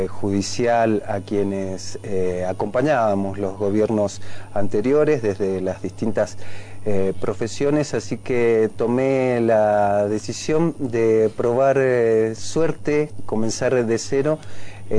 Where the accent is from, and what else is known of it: Argentina; now in Bolivia